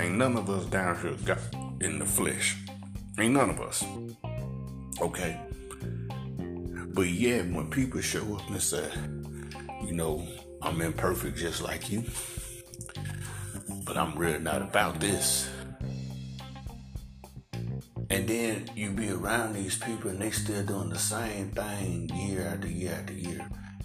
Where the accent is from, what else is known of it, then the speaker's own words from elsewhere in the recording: Memphis, Tennessee, United States; I'm from Tennessee, if you don't know. My hometown is Memphis. Love the country.